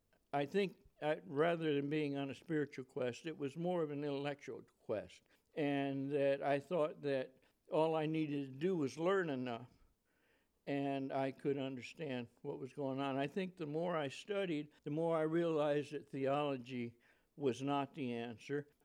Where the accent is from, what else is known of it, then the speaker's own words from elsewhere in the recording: Elberta, Alabama, United States; born there; I was born in Alabama, in a town of Alberta, which is down on the coast of Alabama.